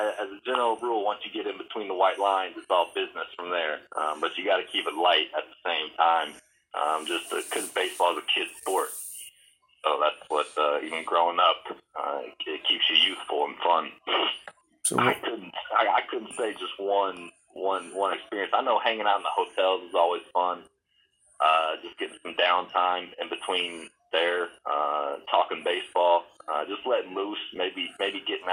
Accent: Indianapolis, Indiana, United States; I'm from Indianapolis, Indiana. I met Coach Maiden when I was 17 years old, I remember.

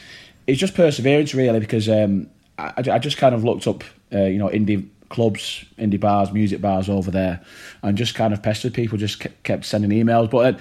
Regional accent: Bolton, North West England, United Kingdom; I'm from Bolton, which is kind of about half an hour away from Manchester.

